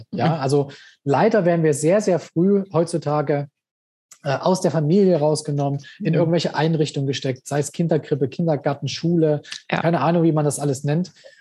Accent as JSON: {"language": "German", "region": "East Germany", "country": "Germany", "said": "Ich komme ja aus der DDR. Ich habe ja den Sozialismus erlebt."}